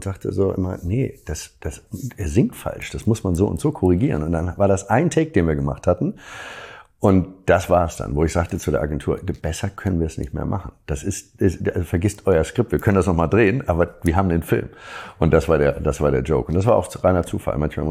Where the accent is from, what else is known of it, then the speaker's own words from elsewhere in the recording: Hamburg, Germany; wollte jemand, dass ich die indonesische Seele einfange als Hamburger